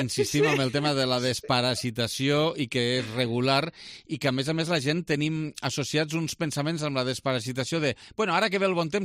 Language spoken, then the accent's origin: Catalan; Lleida, Catalonia, Spain; born there; a Lleida, els que som nascuts a Lleida, tenim interioritzat que el mes de maig és un mes molt especial a Lleida